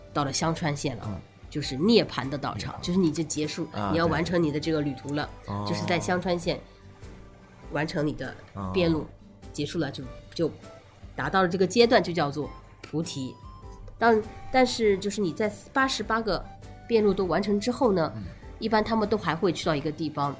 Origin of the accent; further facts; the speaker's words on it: China; 我们中国人讲给他自己积累一些自己的福气